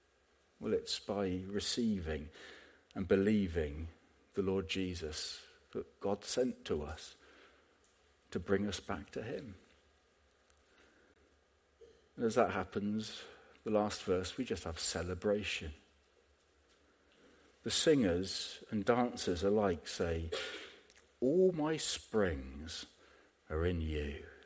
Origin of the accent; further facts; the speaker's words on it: England, United Kingdom; I'm English and I'm a Baptist.